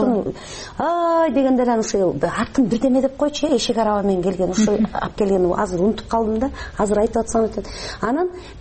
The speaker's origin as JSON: {"language": "Kyrgyz", "town": "Naryn", "region": "Naryn Region", "country": "Kyrgyzstan", "tie": "born or raised there"}